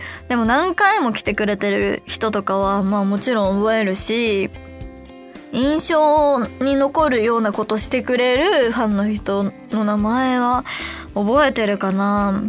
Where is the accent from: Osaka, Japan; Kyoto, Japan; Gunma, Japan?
Osaka, Japan; accent: Kansai; moved away as an adult; now in Tokyo, Japan; 上京して約3年ちょっとぐらいとかになるんですが、なんだろう、もともと東京のお友達が多かったっていうこともあって、結構上京してすぐ関西弁抜けちゃったかなって感じです。